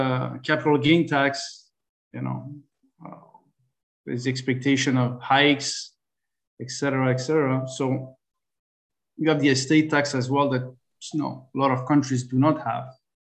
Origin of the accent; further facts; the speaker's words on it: Canada; as a Canadian